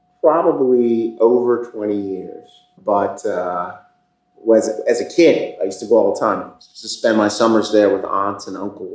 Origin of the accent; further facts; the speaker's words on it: Baltimore, Maryland, United States; Yeah, I grew up in Baltimore. I've lived in Baltimore basically almost my entire life.